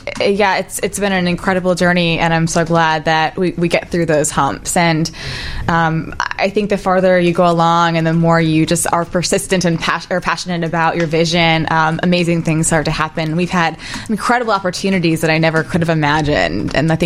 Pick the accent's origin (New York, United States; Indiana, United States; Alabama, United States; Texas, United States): Indiana, United States; And I know for me, growing up as a kid, I grew up in Indiana, and even just kind of coming downtown Chicago opened my eyes to what's possible.